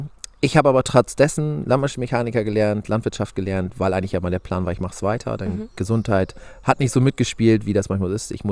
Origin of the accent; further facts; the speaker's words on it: Lower Saxony, Germany; ich komme aus Niedersachsen, wohne im Landkreis Diepholz, das ist genauer Gemeinde Borstel, da gibt es ein paar mehr von, liegt zwischen Suling und Nienburg